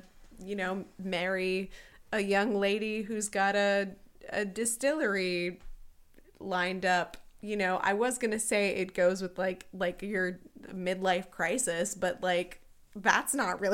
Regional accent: Midwest, United States; accent: Midwestern; Like, the way that I said it just now with, like, my Midwestern accent?

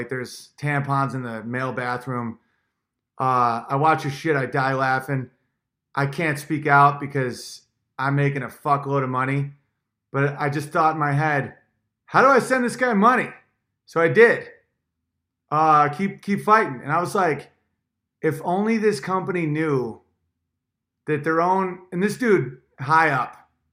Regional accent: Canada; I have no motherland. I'm okay with that. I'm Canadian.

